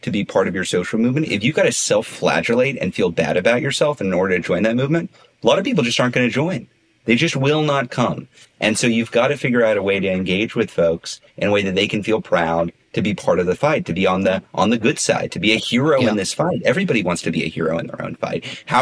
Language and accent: English; Deep South, United States; I'm from the Deep South, and one thing those mega churches really get right is they reserve the parking spots at the front for people who had never been there before.